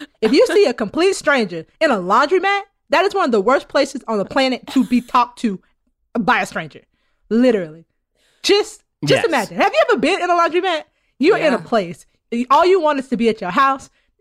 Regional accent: Chicago, Illinois, United States; Where am I from? Chicago. Not the burbs. Not Oak Park.

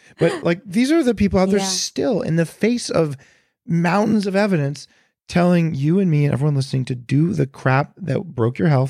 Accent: California, United States; Yeah, I'll give you that. But I know I'm from Silicon Valley.

